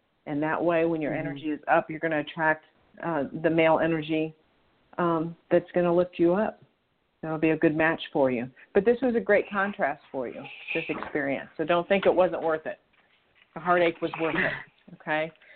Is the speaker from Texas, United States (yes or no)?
yes; Texas, United States; Hi, Melissa. I'm from Texas also, so I recognize your phone number.